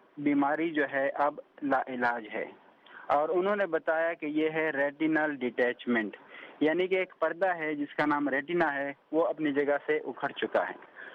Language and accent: Urdu; Wacha Dara, Khyber Pakhtunkhwa, Pakistan; اور جنوبی وزیرستان کے ایک انتہائی پسماندہ گاؤں وچا درا کے ایک انتہائی غریب خاندان سے میرا تعلق ہے.